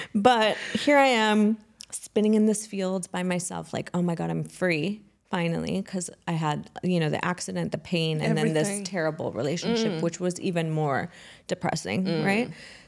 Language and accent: English; Nairobi, Kenya; born there; So I was born in Nairobi. I'm Kenyan. And people are like, but you're not African. Like, you don't look black. I'm like, yeah, but I'm Kenyan. Like, my mom's from Zanzibar. My dad's from Mombasa.